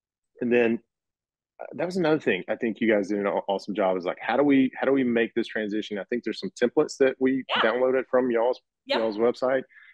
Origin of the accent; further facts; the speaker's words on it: Alabama, United States; growing up in Alabama really relates to me.